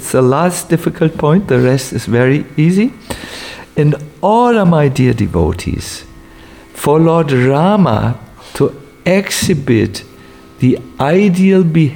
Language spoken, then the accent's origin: English; Hamburg, Germany; English is a second language; that I can never do, I'm not God, I'm a man from Hamburg, you know.